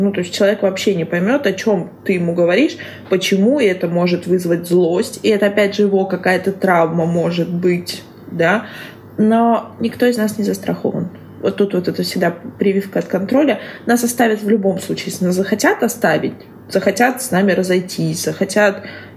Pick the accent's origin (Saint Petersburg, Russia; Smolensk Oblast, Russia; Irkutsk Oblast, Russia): Saint Petersburg, Russia; я просто из Петербурга, где очень не любят делать реконструкцию домов